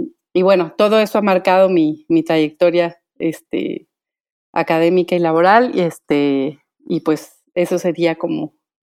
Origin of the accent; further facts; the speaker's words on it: Michoacán, Mexico; estudié la licenciatura en Historia en la Universidad Michoacana de San Nicolás de Hidalgo. Soy originaria de Michoacán.